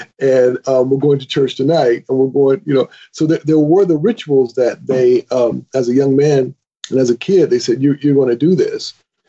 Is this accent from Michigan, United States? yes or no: yes; Michigan, United States; And so, you know, when I grew up in Michigan with these folks whose memories and whose minds were all encircled by the dirt